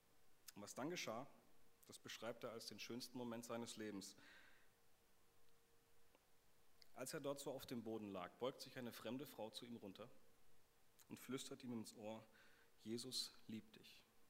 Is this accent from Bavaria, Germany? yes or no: no; Baden-Württemberg, Germany; Als Schwabe kann ich damit nichts anfangen